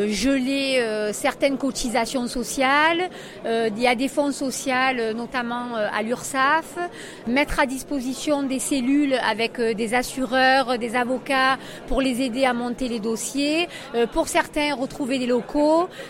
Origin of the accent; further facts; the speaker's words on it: Marseille, Provence-Alpes-Côte d'Azur, France; qui nous a tous touchés d'abord en tant que Marseillais